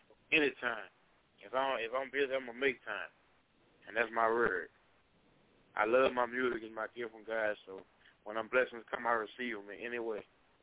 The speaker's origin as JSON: {"language": "English", "town": "Baton Rouge", "region": "Louisiana", "country": "United States", "said": "I'm from Baton Rouge."}